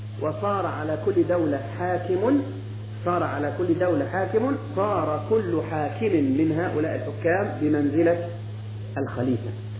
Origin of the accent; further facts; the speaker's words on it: Egypt; فأنا مصري أعيش في مصر